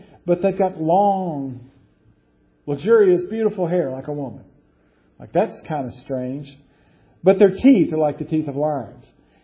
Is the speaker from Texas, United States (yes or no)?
yes; Texas, United States; I grew up in West Texas, so they actually had ads for oil wells